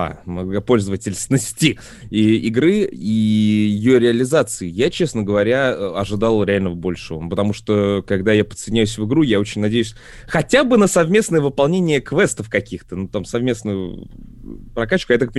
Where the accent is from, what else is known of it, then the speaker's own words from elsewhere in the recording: Russia; Я по-английски отвечаю, что я типа из России.